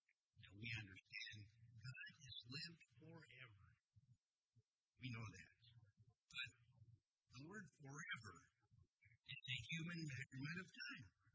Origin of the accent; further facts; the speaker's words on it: Los Angeles, California, United States; Now, as a small boy growing up in Southern California, we actually lived right in the northeast corner of the city of Los Angeles.